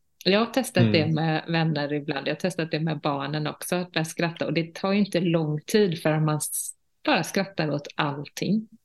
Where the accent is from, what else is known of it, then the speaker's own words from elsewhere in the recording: Gothenburg, Västra Götaland County, Sweden; now in Stockholm, Sweden; jag är ju från Göteborg och jag har ju bott här i 20 år. När jag flyttade till Stockholm, så Göteborg är ändå Sveriges näst största stad.